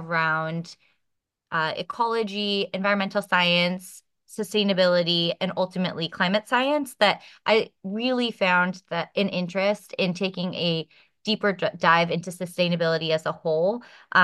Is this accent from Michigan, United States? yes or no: yes; Michigan, United States; So I actually grew up in Michigan and I was always an outdoors kid.